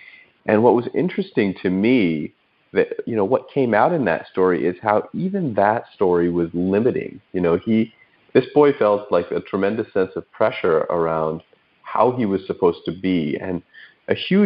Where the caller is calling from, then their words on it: Berkeley, California, United States; I'm calling in from Berkeley.